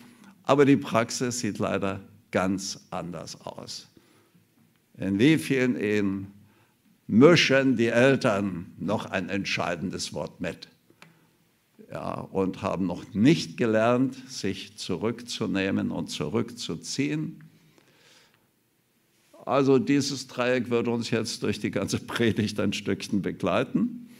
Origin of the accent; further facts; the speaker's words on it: Saxony, Germany; Ich bin in Sachsen aufgewachsen.